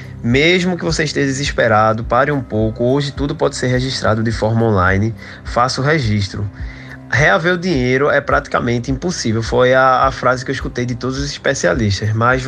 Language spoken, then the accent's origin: Portuguese; Recife, Pernambuco, Brazil; nós somos da daqui de Recife